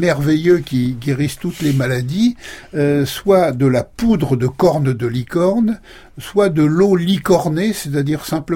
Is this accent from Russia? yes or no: no; Alençon, Normandy, France; J'en ai encore connu une, moi, dans la ville de mon enfance, à Alençon, en Normandie